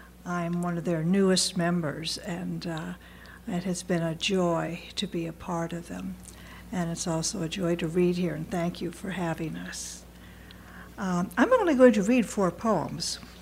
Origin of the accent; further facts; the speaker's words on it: Pennsylvania, United States; I grew up in Erie County, and of course I-79 goes from Pittsburgh to that.